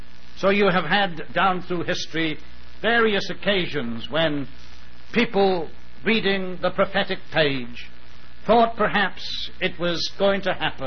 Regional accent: United Kingdom; I remember as a boy growing up in Britain during the days of the Second World War

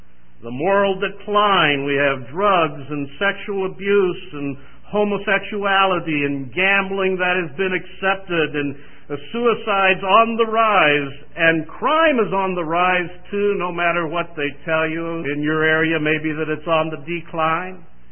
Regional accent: Chicago, Illinois, United States; Well, I'm from Chicago, and we have Michael Jordan and the Bulls, as you well know

